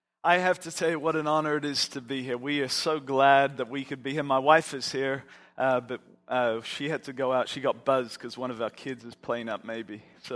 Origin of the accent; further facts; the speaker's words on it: Australia; also born or lived in New Zealand; now in United States; Well, I'm originally from Australia. Actually, I was born in New Zealand, grew up in Australia, and I'm now in America.